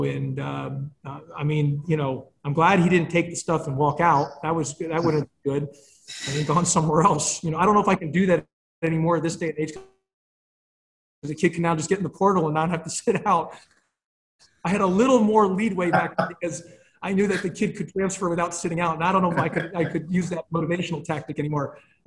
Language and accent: English; Houston, Texas, United States; I've said this before, I grew up in Houston, Texas, and one of my favorite players was Akeem Olajuwon.